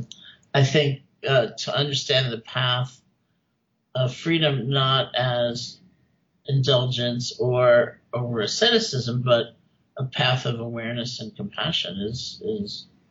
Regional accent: East Coast, United States; I grew up in the East Coast in the U.S. I'd never even been to California when I went to India.

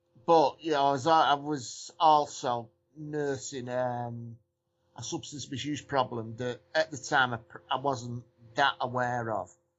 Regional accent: Warrington, North West England, United Kingdom; Yeah, I come from a council estate in my hometown, Warrington. I grew up really, really poor, to be honest.

